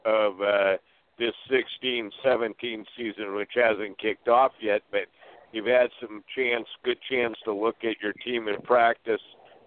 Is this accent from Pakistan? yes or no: no; Portland, Oregon, United States; Now let's swing up to Tony Broaddus in my hometown of Portland, Oregon, born and raised there, and still like the City of Roses.